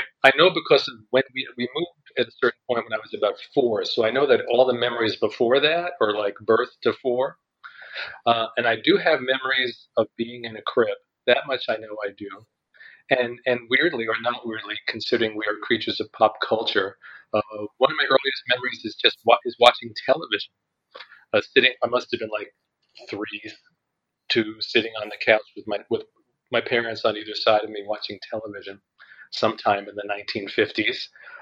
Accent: Brooklyn, New York, United States; I grew up in Brooklyn, and where we lived till I was 4 was an area called Williamsburg

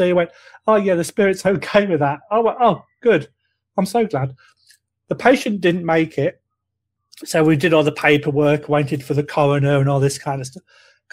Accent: Boston, East Midlands, United Kingdom; my hometown is Boston, but it's the original Boston. So that's like 3 hours north of London.

